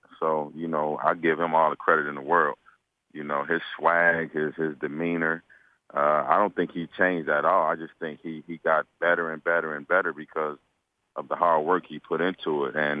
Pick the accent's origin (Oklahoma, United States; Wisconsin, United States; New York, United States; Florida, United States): Wisconsin, United States; and I'm from the Midwest area. You know, right by Chicago, 45 minutes from Chicago, but I'm from Wisconsin.